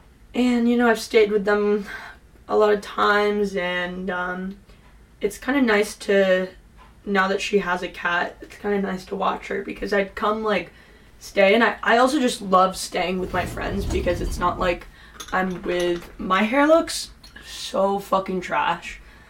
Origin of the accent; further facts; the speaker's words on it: California, United States; Sorry, I'm from Southern California